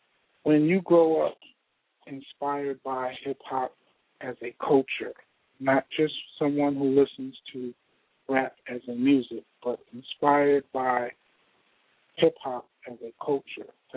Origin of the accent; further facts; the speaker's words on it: Brooklyn, New York, United States; I'm from Brooklyn, you know. And being from Brooklyn, I learned early in life the importance of being able to adapt and advance.